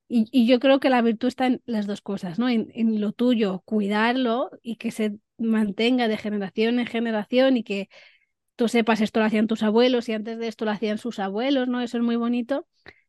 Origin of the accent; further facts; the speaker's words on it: Móstoles, Community of Madrid, Spain; Donde yo me crié, que es en Móstoles, o sea, esto no existía, ¿no?